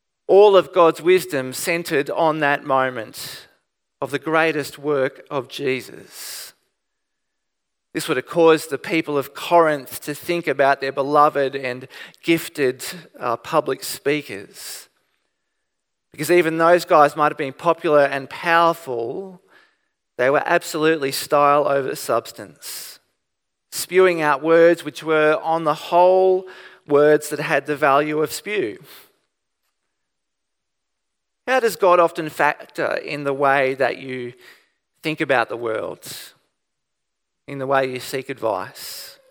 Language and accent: English; Byron Bay, New South Wales, Australia; There's also the New Age movement, which I grew up with in Byron Bay at high school.